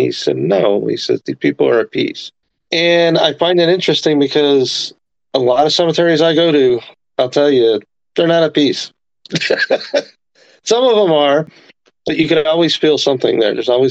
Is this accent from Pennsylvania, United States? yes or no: yes; Pennsylvania, United States; I'm from Pennsylvania, but I'm from Northeast PA. Up Scranton, Wilkes-Barre area.